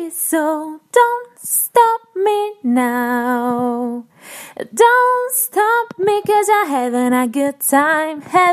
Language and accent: Italian; Pianella, Abruzzo, Italy; vengo da Pianella in provincia di Pescara, ho 24 anni e nella vita studio architettura a Pescara.